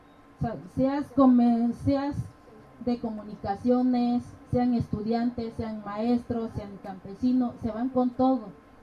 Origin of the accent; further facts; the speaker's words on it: Barranca Guadalupe, Guerrero, Mexico; first language Mepa; Spanish is a second language; que es municipio de Ayutla, mi comunidad es Barranca, Guadalupe. Yo hablo en MEPA.